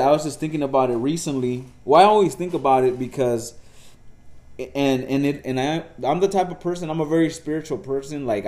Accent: Los Angeles, California, United States; when we grew up in South Central, it was crazy because I started going to school at 49th Street School

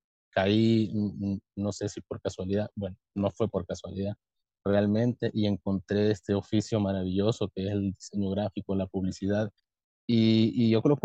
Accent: Honduras; Soy de Honduras, como bien lo mencionabas al inicio.

